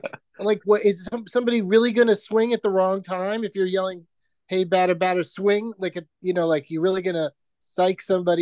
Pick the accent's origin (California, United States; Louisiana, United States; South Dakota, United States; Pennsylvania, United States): California, United States; San Diego; I stayed in an attic in Pasadena once because I grew up in San Diego